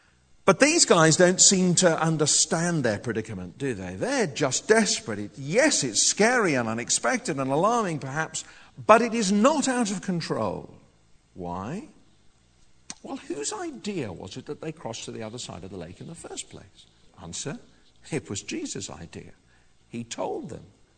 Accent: United Kingdom; They wouldn't tell you, because we don't. We're British.

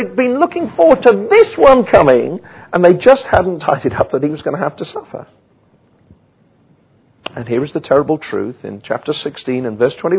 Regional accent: Wales, United Kingdom; I have to say, as a Welshman, there's one or two rugby internationals I'd quite like to meet today

